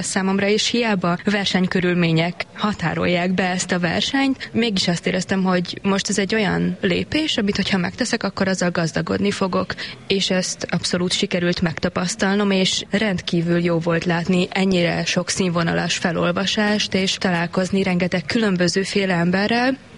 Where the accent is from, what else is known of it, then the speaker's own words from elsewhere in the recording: Hungary; first language Hungarian; azáltal, hogy magyarnak születtem, és magyarul tanultam meg elsősorban